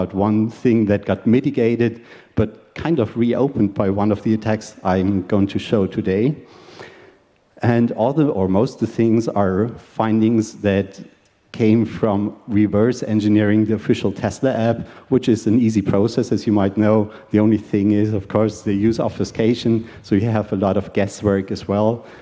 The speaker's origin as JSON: {"language": "English", "region": "Salzburg", "country": "Austria", "said": "So, and about me, I'm from Salzburg, Austria"}